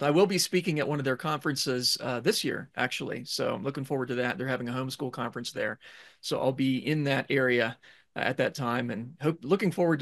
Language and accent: English; Ohio, United States; I did. I grew up in Ohio and my family's still there.